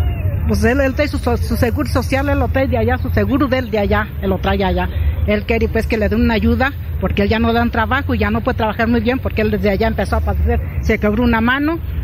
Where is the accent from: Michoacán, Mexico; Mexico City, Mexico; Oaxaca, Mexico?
Michoacán, Mexico; La Escusa; Soy de La Escusa, un ladito de Puruándiro.